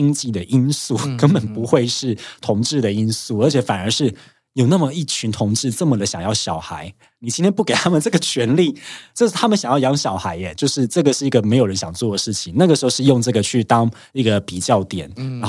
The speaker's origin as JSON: {"language": "Chinese", "country": "Taiwan", "said": "你会重新的认识说我是台湾人"}